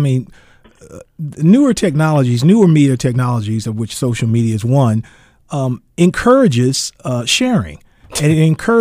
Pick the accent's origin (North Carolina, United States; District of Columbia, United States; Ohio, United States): Ohio, United States; Cleveland; he knew I was from Cleveland. I was raised in Cleveland.